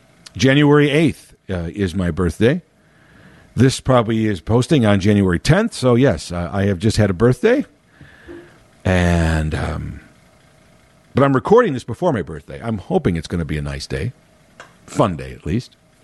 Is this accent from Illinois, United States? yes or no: yes; Chicago, Illinois, United States; But, born and raised in Chicago. Been living always around the city. And now, even though I live in the suburbs, I'm literally almost right across the street from Chicago.